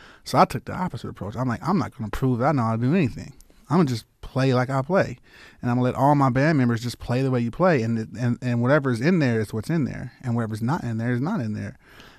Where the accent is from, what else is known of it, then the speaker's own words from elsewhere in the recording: Los Angeles, California, United States; growing up in South Central, like I could say, like before I got that tape.